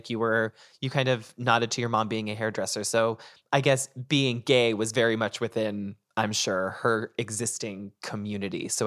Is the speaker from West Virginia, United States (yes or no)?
no; North Andover, Massachusetts, United States; you were in the town that neighbored my hometown, which was North Andover, Massachusetts.